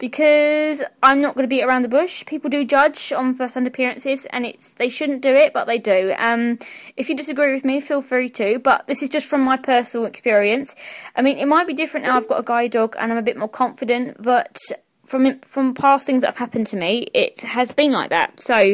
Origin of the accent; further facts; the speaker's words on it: London, United Kingdom; where I live, I'm a Cockney girl